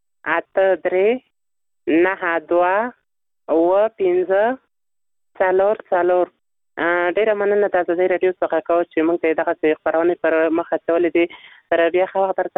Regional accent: Nangarhar, Afghanistan; زه کینه تاسو یم د ننګرهار ولایت څخه

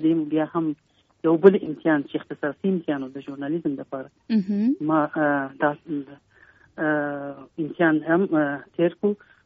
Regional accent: Kabul, Afghanistan; ما زه په کابل کې پیدا یم، په 1993 کال کې پیدا یم.

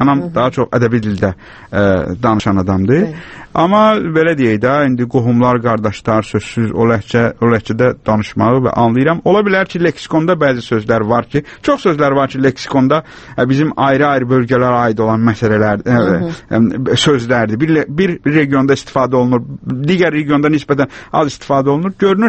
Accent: Baku, Azerbaijan; accent: Baku; mən Bakıda böyümüşəm və Bakıda böyüdüyüm üçün Bakı ləhcəsi təbii olaraq onda daha çox istifadə.

